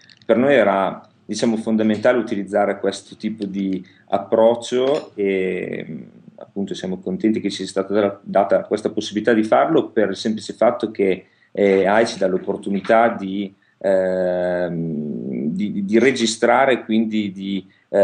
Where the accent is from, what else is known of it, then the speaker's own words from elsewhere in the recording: Piacenza, Emilia-Romagna, Italy; noi veniamo da Piacenza, veniamo da questo posto a molti sconosciuto